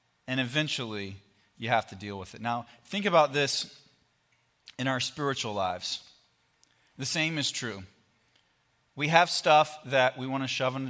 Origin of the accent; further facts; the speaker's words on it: East Coast, United States; I grew up on the East Coast. We had these things called basements. I know you don't have as many of those out here.